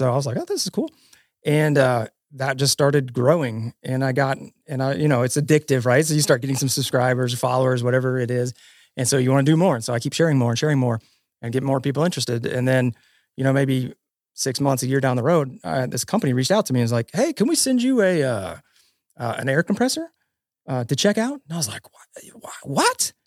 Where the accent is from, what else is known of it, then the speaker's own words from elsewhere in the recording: Nashville, Tennessee, United States; also born or lived in Cincinnati, United States; So I grew up here in Nashville, moved back down to Nashville.